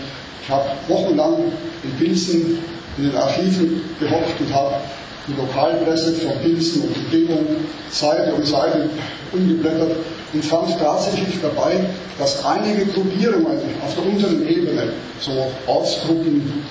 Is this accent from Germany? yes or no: yes; Nassau, Germany; Und ich komme aus Nassau, nördlich von Frankfurt.